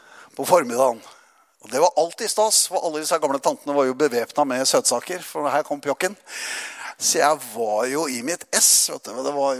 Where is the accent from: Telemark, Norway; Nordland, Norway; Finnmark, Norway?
Telemark, Norway; Notodden; Jeg vokste jo opp i Metodistkirken på Notodden.